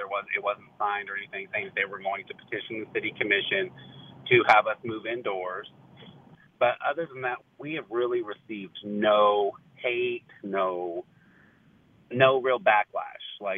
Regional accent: West Coast, United States; And I grew up on the West Coast where there's a lot of Pride festivals and everything, and so I really wanted that culture here because it's a sense of community and it's a great thing to have.

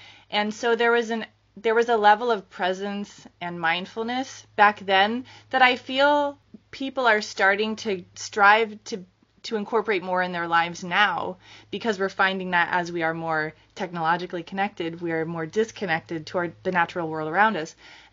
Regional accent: Salcha, Alaska, United States; I grew up in the Fairbanks area, just south of Fairbanks, in a little town called Salcha.

